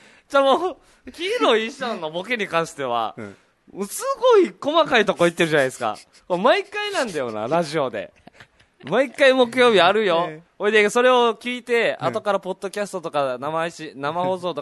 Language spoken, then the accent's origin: Japanese; Yaese, Okinawa, Japan; じゃあ、うん、八重瀬町、こっちんだ。